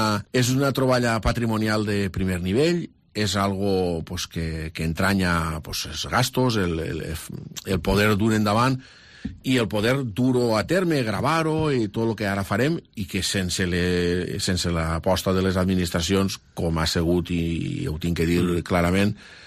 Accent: Nules, Valencian Community, Spain; jo sóc de Nules, sóc molt de Nules, sinó perquè la meva família i jo mateix ha viscut pràcticament tota la vida molt pròxim al convent. Tenim una vinculació, no?, directa en el convent, que està en la zona del barri Sant Joan

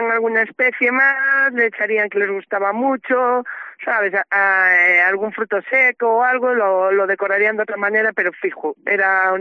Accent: Lugo, Galicia, Spain; y al final es que es mi tierra y lo veo de esa manera, ¿sabes?

